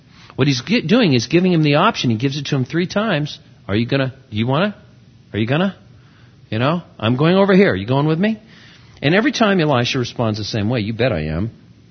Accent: Santa Cruz, California, United States; I was raised in Santa Cruz, California, which is the spirit of weird resides in Santa Cruz.

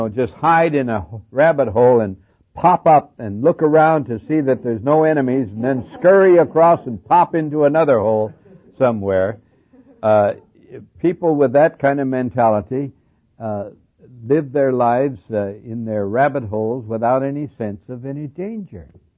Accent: Montana, United States; Now, I come from Montana, where there's lots of sheep, and I've seen a lot of sheep herders.

